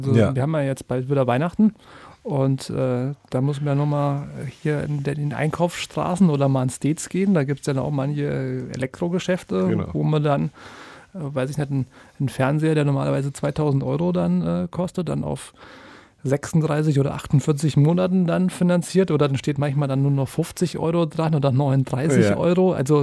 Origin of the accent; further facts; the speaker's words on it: Hesse, Germany; born there; Also ich komme ja selbst gebürtig aus dem Vogelsberg.